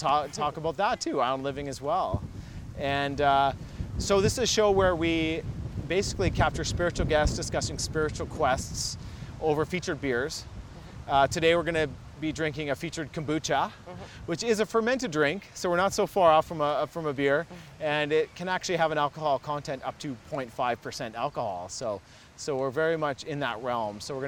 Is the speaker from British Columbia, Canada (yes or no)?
no; Alberta, Canada; we're from Western Canada. Most have been in the same area, on the prairie land of Alberta.